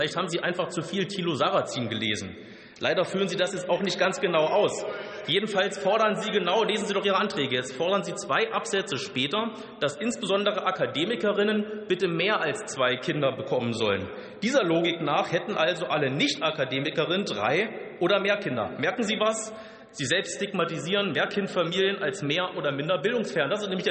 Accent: Potsdam, Brandenburg, Germany; Oder fragen Sie zum Beispiel in meiner Heimatstadt Potsdam nach

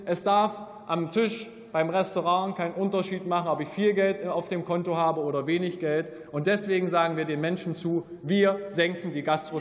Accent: East Germany, Germany; als Ostdeutscher sei uns eines gesagt

